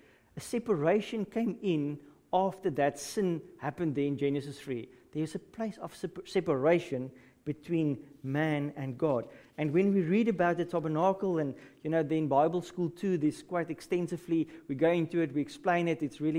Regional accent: Western Cape, South Africa; I grew up there in the Boland, there in the Western Cape, green and lush and everything.

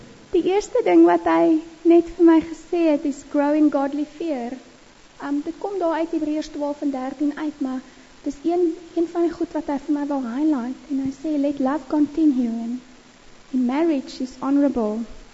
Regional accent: Mossel Bay, Western Cape, South Africa; En ek kom van Mosselbaai af, ek het daar skool gegaan

